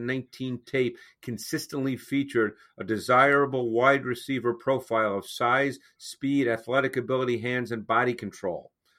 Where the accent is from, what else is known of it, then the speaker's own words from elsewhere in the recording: New York, United States; Oh, I grew up in New York. Of course I do.